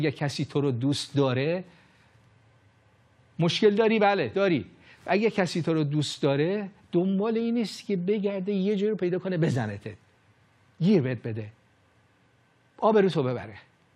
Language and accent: Persian; Iran; این اصلا این طرز فکر بین ما ایرانی ها غریبه. ما این که در مذهب بزرگ شدیم